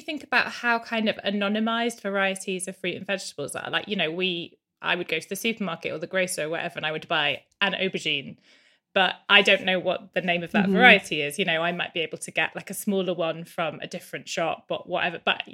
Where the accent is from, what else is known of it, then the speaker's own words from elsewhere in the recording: England, United Kingdom; As an English person whose food culture does not feel historic, whose food culture feels very borrowed, stolen, you know, from the colonial past that we have